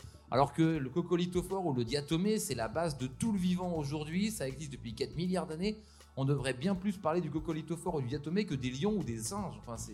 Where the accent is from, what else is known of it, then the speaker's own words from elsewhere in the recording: Montreuil, Île-de-France, France; juste déjà de signaler que moi je suis moi-même de Montreuil, hein.